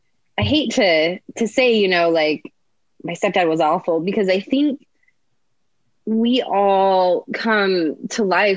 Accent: California, United States; So I grew up in, so I say I grew up in Southern California from 11 to 16.

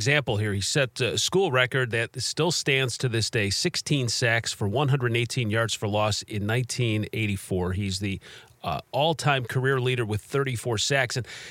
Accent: Midwest, United States; And, too, growing up in the Midwest, I got a lot of Big Ten schools.

